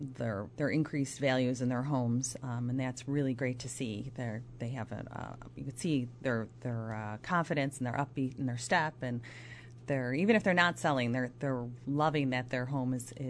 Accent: Buffalo, New York, United States; also born or lived in Colorado, United States; originally, I'm from Buffalo. This is my home team, my home grounds, and these are where my people are, and my family and my friends.

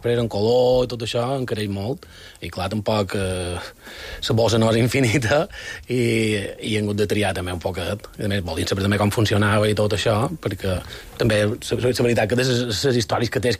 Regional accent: Campanet, Balearic Islands, Spain; Sí, perquè jo som de Campanet.

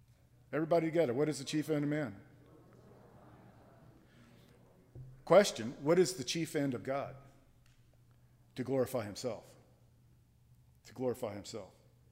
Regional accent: Florida, United States; I grew up in South Florida.

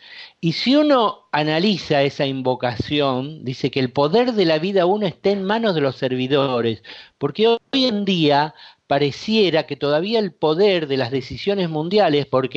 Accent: Rosario, Santa Fe, Argentina; en mi ciudad natal, en Rosario

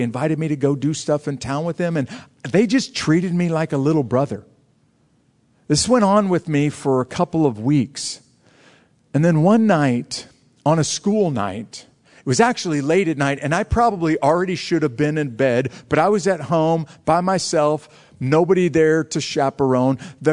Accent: Fort Benning, Georgia, United States; it happens in my hometown in Fort Benning, Georgia.

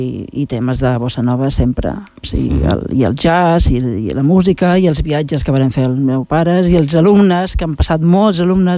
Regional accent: Balearic Islands, Spain; born or raised there; also born or lived in Madrid

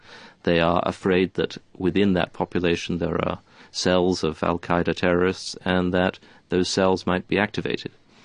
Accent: United Kingdom; As a Brit, it causes me some discomfort to think that I depend on the French changing their minds.

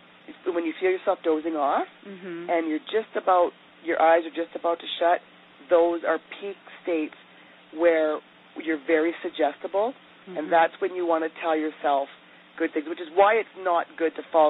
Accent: Canada; because I'm Canadian

